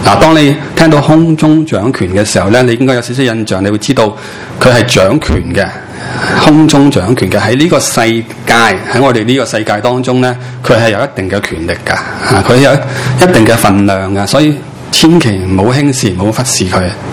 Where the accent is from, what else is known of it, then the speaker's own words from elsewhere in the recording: China; 我哋中国人嘅观念就系鬼咧，就系啲人死咗。